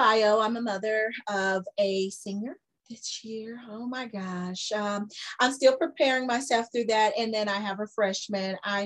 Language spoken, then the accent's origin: English; Arlington, Texas, United States; I'm from Arlington, Texas as well, and native Texan, came from West Texas, and now up here in the city life, the country girl